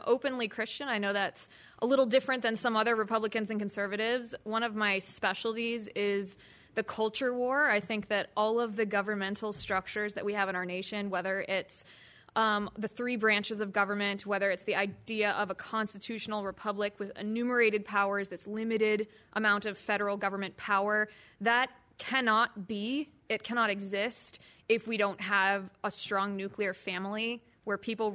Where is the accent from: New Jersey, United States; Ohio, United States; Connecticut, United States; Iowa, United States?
Ohio, United States; Cincinnati; I grew up in Ohio, in Cincinnati, Ohio, the heart of the Midwest.